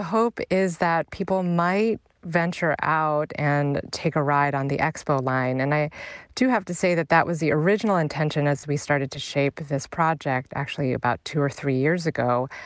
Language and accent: English; California, United States; now in Los Angeles, United States; I'm from Northern California, and as you know, Northern and Southern California, we're not supposed to get along.